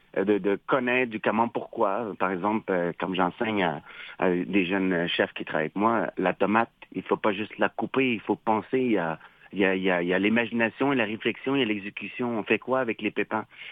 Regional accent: Sherbrooke, Quebec, Canada; mais moi, j'ai grandi à Sherbrooke.

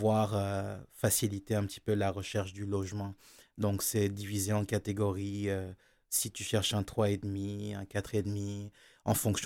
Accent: Senegal; first language Wolof; French is a second language; dans ma langue natale, je suis originaire du Sénégal, le Wolof.

